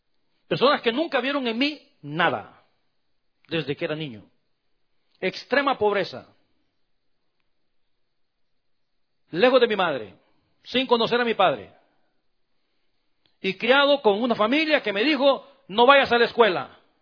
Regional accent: El Salvador; allá en mi país

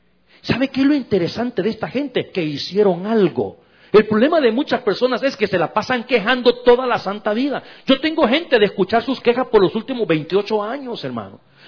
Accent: San Salvador, El Salvador; moved away; Y esto pasó en mi país, en San Salvador, en la ciudad. Hace unos años, ya estábamos nosotros acá, no había llovido por muchos meses en mi país.

